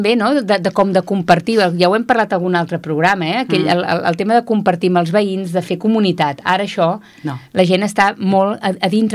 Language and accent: Catalan; Barcelona, Catalonia, Spain; Jo vivia, quan era petita, vivia a Barcelona, amb un bloc de pisos, d'aquests en aquell moment eren nous i que van anar-hi a viure molta gent jove. Que els meus pares eren joves, van anar del poble i se'n van anar a viure allà.